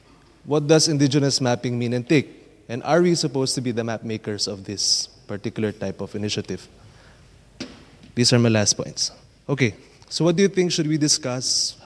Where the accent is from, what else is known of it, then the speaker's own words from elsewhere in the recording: Philippines; now in New Zealand; from the Philippines. I live in Aotearoa, also known as New Zealand.